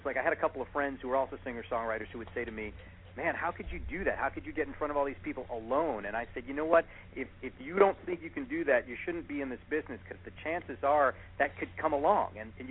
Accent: Brooklyn, New York, United States; I'm originally from Brooklyn.

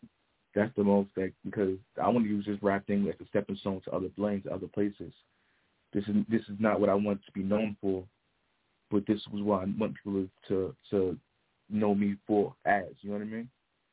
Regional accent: Brooklyn, New York, United States; It's your boy … repping No Days Off South. I'm coming from Brooklyn, New York

